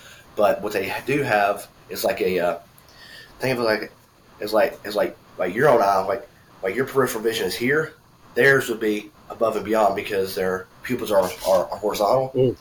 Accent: Alabama, United States; which I mean I'm from Alabama, so I'm probably just too stupid to use it.

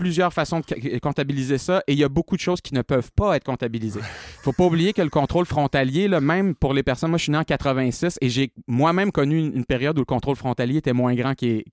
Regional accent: Quebec, Canada; je viens du Bas-Saint-Laurent, le Témiscouata, la frontière avec le Maine

